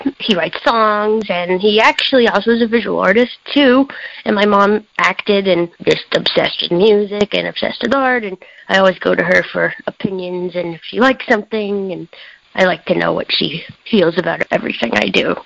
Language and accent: English; New York City, New York, United States; Well, I'm from New York City, Manhattan, a neighborhood called Hell's Kitchen.